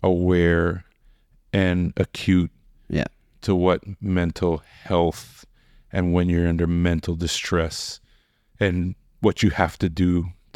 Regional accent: Mississauga, Ontario, Canada; but as a child from a racialized community growing up in Mississauga, it was tough.

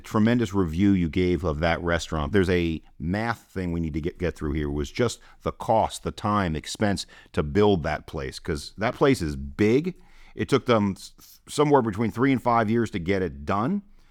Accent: Rego Park, New York, United States; Well, I grew up in Rego Park

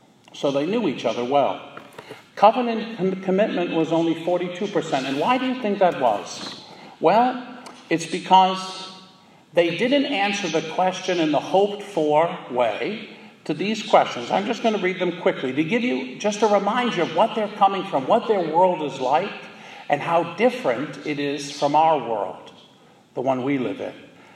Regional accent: Boston, Massachusetts, United States; I'm Irish, I'm from Boston. Never do I talk about those things.

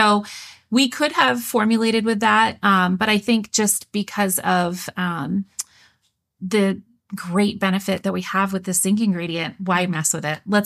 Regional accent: Maine, United States; moved away; We're from Maine originally, and we usually travel back to see our family in the summer

